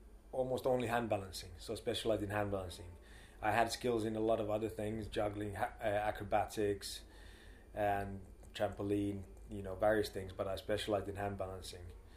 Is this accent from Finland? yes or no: yes; Finland; Finland. Grew up in Finland, yeah.